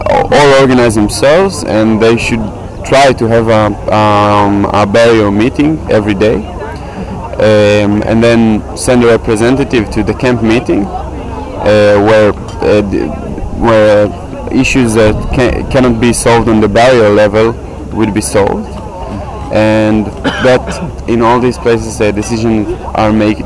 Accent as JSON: {"language": "English", "town": "Jerusalem", "region": "Jerusalem District", "country": "Israel", "said": "I come from Jerusalem."}